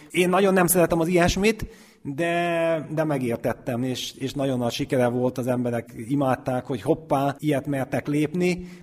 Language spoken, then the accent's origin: Hungarian; Subotica, Vojvodina, Serbia; born there; Szabadkán születtem, apukám ott él mind a mai napig.